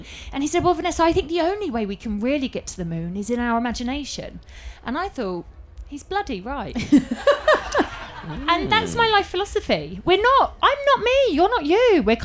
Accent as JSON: {"language": "English", "town": "Croydon", "region": "London", "country": "United Kingdom", "lives_now": "Bermondsey, United Kingdom", "said": "I'm from Croydon. I live in Bermondsey now."}